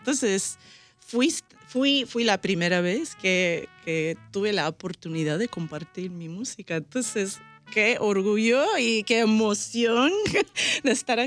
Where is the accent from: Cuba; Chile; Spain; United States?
United States; Chicago, Illinois; crecí cerca de Uptown y casi toda mi, bueno, hasta que fui a la universidad, a Northwestern University. Y después he vivido en todos barrios, he vivido en Humboldt